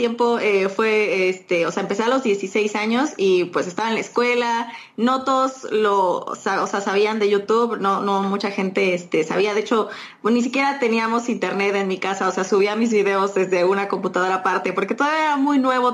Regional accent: Mexico City, Mexico; vivo en la Ciudad de México, soy de México

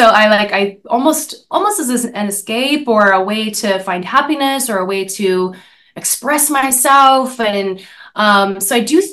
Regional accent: Canada; now in United States; So I'm from Canada originally, and I had a whole initial career in Canada when I first started under a completely different name. And when I moved to the States

